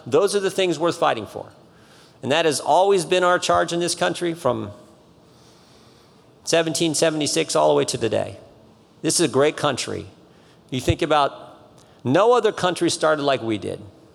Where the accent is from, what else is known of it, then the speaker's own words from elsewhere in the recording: Ohio, United States; I'm from Ohio, but I loved, because I'm old, I grew up in the 70s